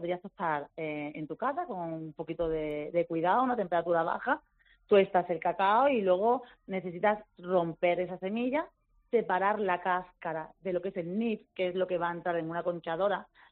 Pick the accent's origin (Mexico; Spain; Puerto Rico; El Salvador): Spain; Andalusia; y mi tierra me encanta. Entonces, tenemos una buena materia prima, tenemos muy buena materia prima, el mango, tenemos unos nísperos maravillosos de Sayalonga, tenemos un aceite de oliva extraordinario en la provincia de Málaga.